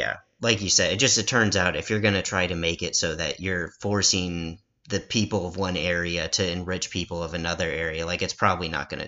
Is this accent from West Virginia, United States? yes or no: no; San Diego, California, United States; now in Seattle, United States; which is a flight I make a lot because I grew up in San Diego and I live in Seattle now.